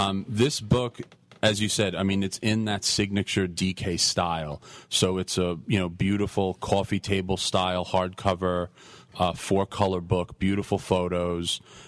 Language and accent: English; Long Island, New York, United States; Yeah, I grew up on Long Island, kid of the 80s.